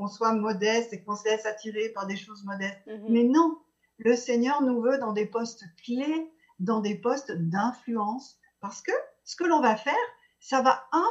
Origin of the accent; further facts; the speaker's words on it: France; je suis française